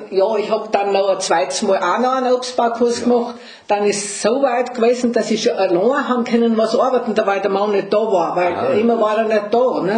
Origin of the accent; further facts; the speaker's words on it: Ratten, Styria, Austria; Also ich komme aus dem Oberen Freistädtstal, aus Ratten. Bin auf einem Bergbauernhof auf 1000 Meter Seehöhe aufgewachsen mit 9 Geschwistern.